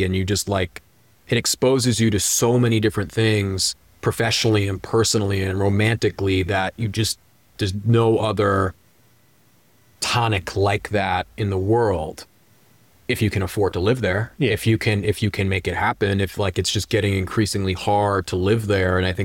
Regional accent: New York, United States; I'm born and raised in New York. I love New York.

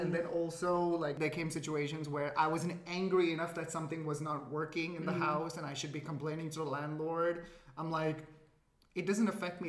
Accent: Dubai, United Arab Emirates; I'm coming from Dubai, for God's sake.

